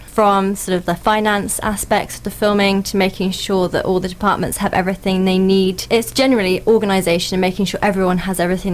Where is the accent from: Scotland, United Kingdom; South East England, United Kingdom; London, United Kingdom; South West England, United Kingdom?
South East England, United Kingdom; West Horsley; Yes, I'm from West Horsley.